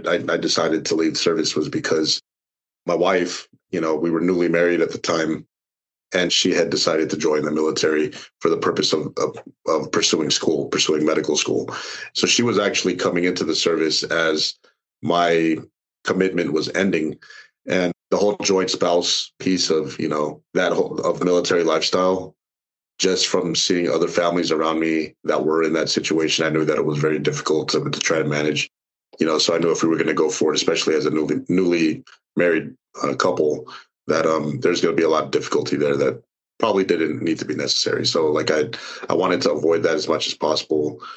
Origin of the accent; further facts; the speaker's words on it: California, United States; I'm born and raised in California. I grew up as part of a Navy family.